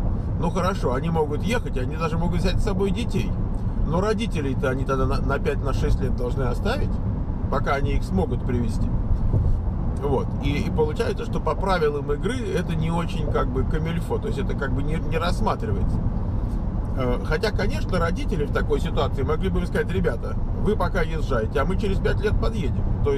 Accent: Moscow, Russia; Я вырос в Москве и частенько видел, даже не в городе, а больше на вокзалах

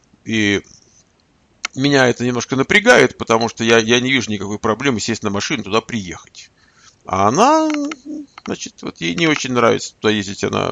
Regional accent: Moscow, Russia; now in California, United States; Я когда-то из Москвы. Последние 30 лет я из Кремниевой долины. Что в Калифорнии. На Калифорнийщине. А в данный момент я гуляю по Чехии. И вот оттуда вот веду этот разговор.

